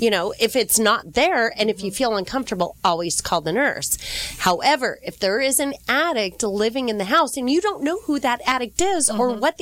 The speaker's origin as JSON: {"language": "English", "town": "Monarch Bay", "region": "California", "country": "United States", "tie": "born or raised there", "said": "I grew up in Monarch Bay"}